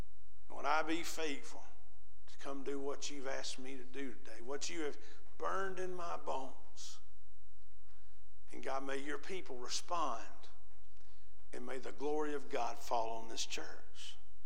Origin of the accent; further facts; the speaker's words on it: Alabama, United States; born there; I was born in Alabama.